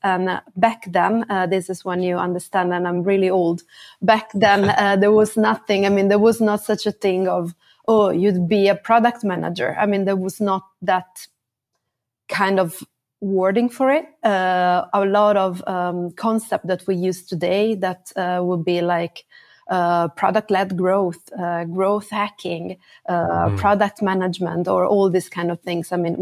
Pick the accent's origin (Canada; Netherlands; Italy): Italy; also born or lived in Milan; now in Sweden; That's when I moved to Sweden. I'm originally from Italy.